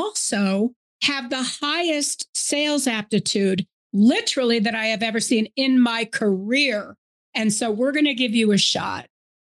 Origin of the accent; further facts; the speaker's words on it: Iowa, United States; I grew up in Iowa, very sheltered little Jewish princess.